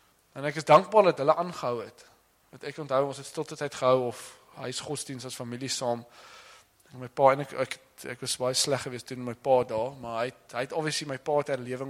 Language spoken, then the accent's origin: Afrikaans; Western Cape, South Africa; ek kom van die Weskus af, so is altyd so twee generasies achter met die technologie.